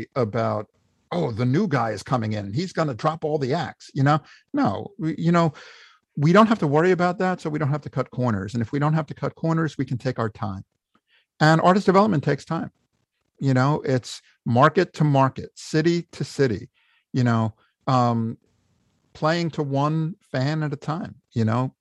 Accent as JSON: {"language": "English", "region": "New York", "country": "United States", "said": "You know, I'm a New Yorker. I'm not leaving. I love New York."}